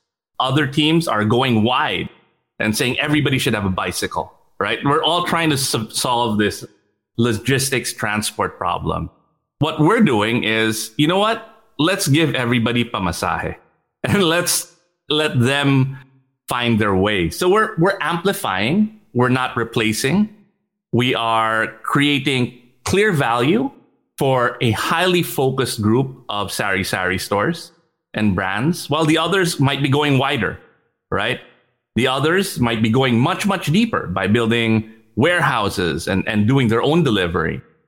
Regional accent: Switzerland; also born or lived in United States; I grew up in Switzerland and in the US

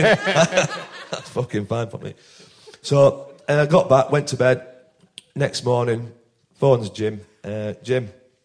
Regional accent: Barnsley, Yorkshire and the Humber, United Kingdom; I'm from Barnsley here. What am I doing here?

